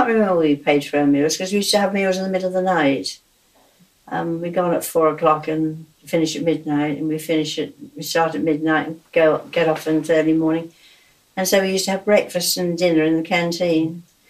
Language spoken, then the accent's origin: English; Canada; born there; I was born in Canada